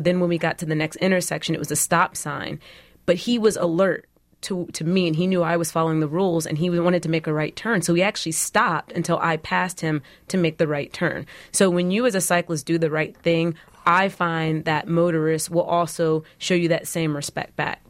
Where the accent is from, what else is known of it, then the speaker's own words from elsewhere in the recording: New Jersey, United States; I'm originally from Jersey, so I'm pretty tough.